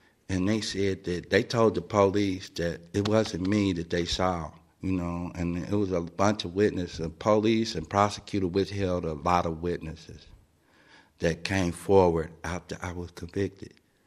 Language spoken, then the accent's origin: English; Cincinnati, Ohio, United States; I'm from Cincinnati, Ohio.